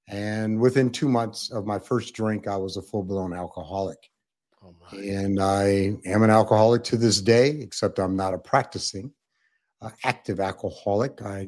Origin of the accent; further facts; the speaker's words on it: Anchorage, Alaska, United States; because I grew up in Anchorage and I grew up around heavy metal music.